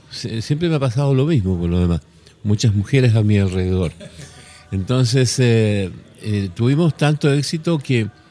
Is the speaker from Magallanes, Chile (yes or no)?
yes; Puerto Natales, Magallanes, Chile; Mi tierra, sí, es Magallanes. Magallanes, yo soy nacido en Puerto Natales, a mucho orgullo.